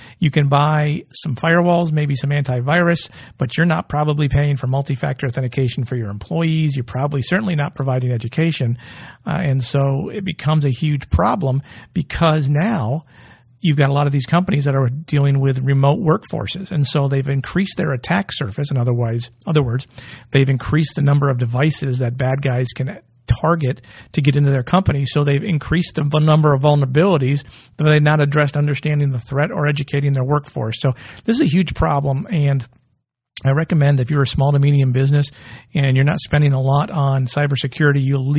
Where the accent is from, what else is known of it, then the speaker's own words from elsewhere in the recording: New York, United States; whenever I go anywhere outside of that area of the country and people say, where are you from? I say, New York. And they say, what part? I say, upstate.